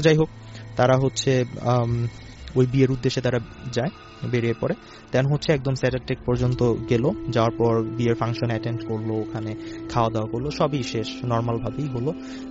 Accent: Monohardi, Dhaka Division, Bangladesh; তো আমাদের গ্রাম হচ্ছে আপনার চুলাবাজার আর কি, নরসিংদী জেলার মনোহরদী থানার হচ্ছে এটা চুলাবাজার একটা গ্রাম।

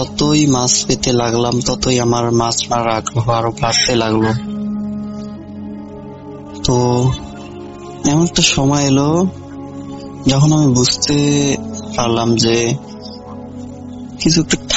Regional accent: Nageshwari, Rangpur Division, Bangladesh; আমার বাড়ি কুড়িগ্রাম জেলার নাগেশ্বরী থানায়। গ্রামের নামটি হলো কাদিটারি।

